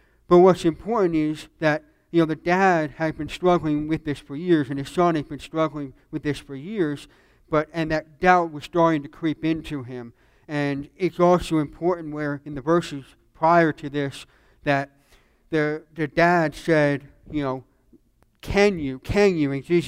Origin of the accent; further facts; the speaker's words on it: New Jersey, United States; now in Charlotte, United States; you know, I'm from New Jersey, as Pastor said, so I fly a lot. I fly home a lot.